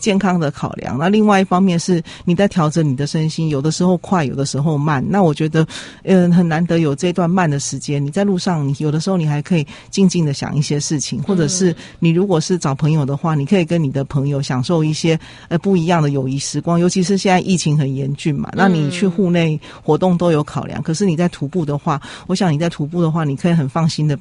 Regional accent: Yunlin County, Taiwan; 因为我小时候在中部成长，在云林成长

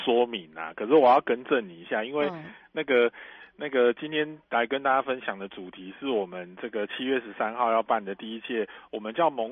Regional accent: Taiwan; 我们台湾人会昵称叫毛小孩嘛

